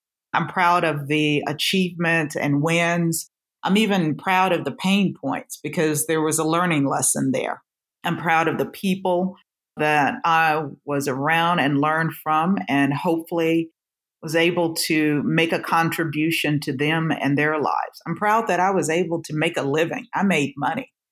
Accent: Texas, United States; I love being a Texan.

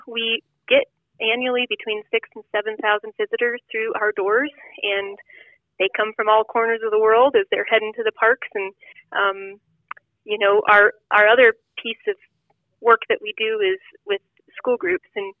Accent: Wyoming, United States; So I'm literally only about 30 miles from where I grew up, but it just happens to be over the mountain range.

